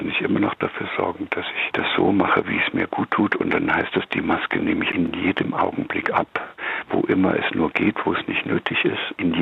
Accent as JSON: {"language": "German", "region": "East Germany", "country": "Germany", "tie": "born or raised there", "said": "meine Eltern beschlossen haben, von dem Dorf und der Wassermühle, wo ich groß geworden bin, in die Stadt zu ziehen. In der damaligen DDR ist das gewesen."}